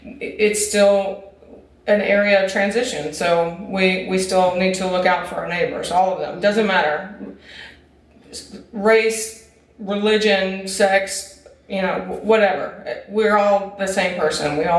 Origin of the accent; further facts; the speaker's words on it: South Carolina, United States; I grew up in South Carolina. It wasn't okay. And it might not still be okay. I don't know. I don't live there anymore.